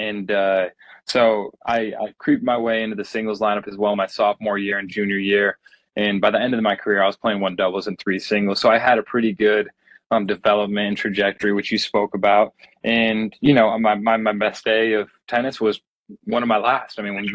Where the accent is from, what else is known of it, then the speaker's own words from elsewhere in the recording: East Lansing, Michigan, United States; So I grew up in East Lansing, and my parents had met. My dad was from Pakistan. My mom was from Midland, Michigan, and they met going to Michigan State.